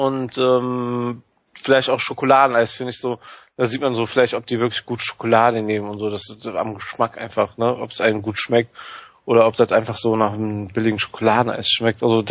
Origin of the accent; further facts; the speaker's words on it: Wuppertal, North Rhine-Westphalia, Germany; moved away; Sieht schlimmer aus. Ich bin nicht ohne Grund da weggezogen